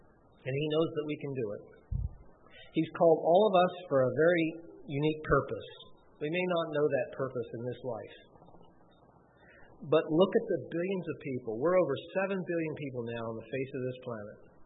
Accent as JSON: {"language": "English", "region": "Ohio", "country": "United States", "tie": "born or raised there", "said": "I grew up in the Cincinnati area. I don't know if I mentioned that. I mentioned Cincinnati, but I grew up north of Cincinnati, about halfway between Cincinnati and Dayton."}